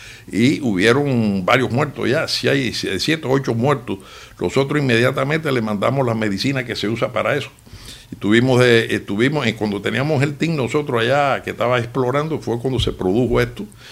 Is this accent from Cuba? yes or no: yes; Cuba; moved away; esta gente nos ayudó a nosotros cuando salimos de Cuba